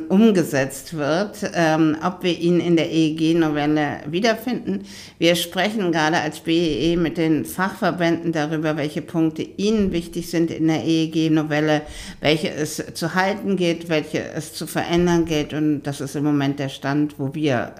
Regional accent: Cologne, North Rhine-Westphalia, Germany; Erstmal bin ich Kölnerin, Diplom-Volkswirtin, auch aus Köln.

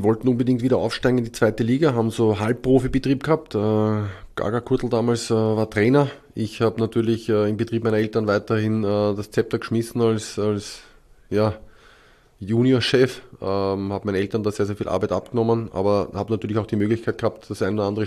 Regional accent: Gablitz, Lower Austria, Austria; also born or lived in Vienna; werde im Sommer 42, also ich bin der 82er Jahrgang, bin am 16. August 1982 in Wien geboren, in der Nähe von Wien aufgewachsen, in Gablitz.

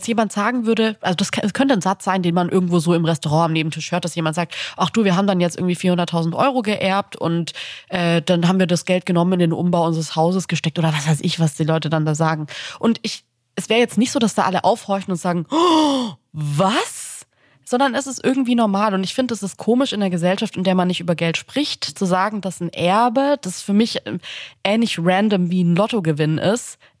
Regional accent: Baden-Württemberg, Germany; born there; Und zwar bin ich im Schwabenland geboren.

